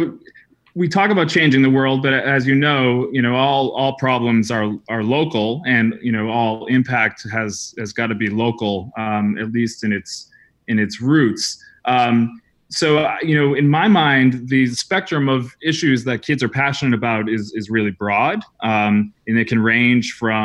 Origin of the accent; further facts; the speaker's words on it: New England, United States; I grew up in New England, small town New England, and went to college in small town New England.